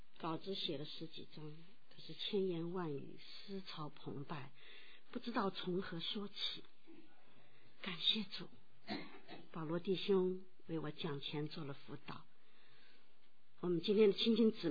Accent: Hangzhou, Zhejiang, China; 我来自美丽的西子湖畔杭州，去年三月受洗。

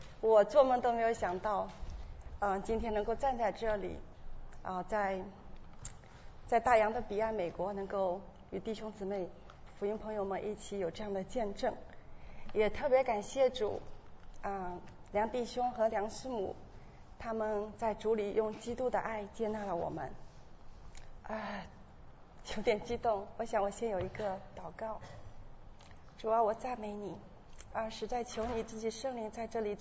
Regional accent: Zhoushan, Zhejiang, China; moved away as an adult; now in Shanghai, China; 我觉得可能也是因为我们老家，因为我是舟山的老家，所以都是觉得好像

